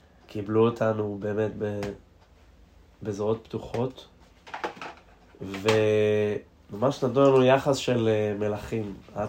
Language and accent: Hebrew; Nahariya, Northern District, Israel; אני גדלתי בנהריה בשכונת טרומפלדור, שזו השכונה הצפונית בעיר. על פי העירייה, את יודעת, זה נחשב שכונת עוני או משהו כזה